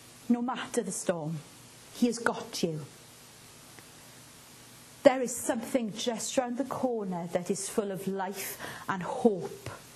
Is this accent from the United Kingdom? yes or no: yes; Wales, United Kingdom; Boys, disciples, I'm Welsh.